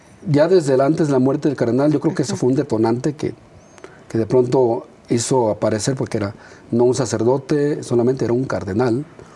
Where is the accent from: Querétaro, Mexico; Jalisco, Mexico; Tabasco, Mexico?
Jalisco, Mexico; Tonalá; En Tonalá también se puede, yo soy de Tonalá.